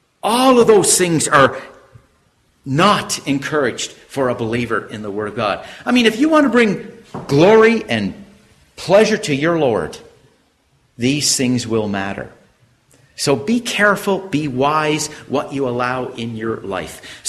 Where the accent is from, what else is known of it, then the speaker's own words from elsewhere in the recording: Canada; now in United States; I don't know what things are like here in USA, but I come from Canada, where it's now starting to become a common thing.